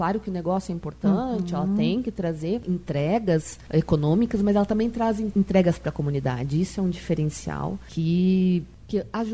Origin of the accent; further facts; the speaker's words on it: Santa Cruz do Sul, Rio Grande do Sul, Brazil; Bom, eu sou de Santa Cruz do Sul